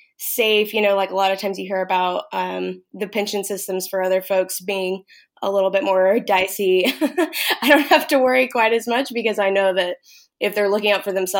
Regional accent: Dallas, Texas, United States; also born or lived in San Antonio, Texas; Yeah, I'm from Texas. I'm from the Dallas area. And moved down here after college. I went to college in San Antonio. So I've just been kind of all over Texas.

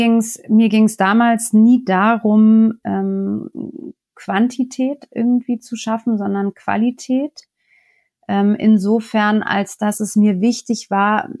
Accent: France; German is a second language; als Franzose, vielleicht muss ich das noch dazu sagen, das heißt, in Frankreich sind wir ja auch mit der Parität

